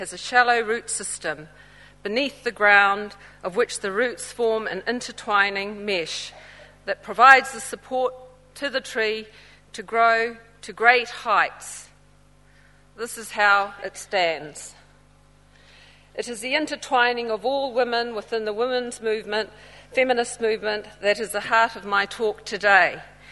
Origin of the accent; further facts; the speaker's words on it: Cook Islands; I am from the Cook Islands, which is, for those of you who don't know, a small group of islands in the middle of the South Pacific. Okay. As an indigenous woman from the Pacific